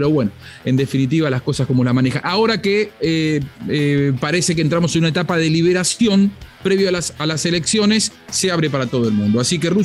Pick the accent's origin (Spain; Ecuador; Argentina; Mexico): Argentina; born there; inclusive para los que nacimos en la Argentina.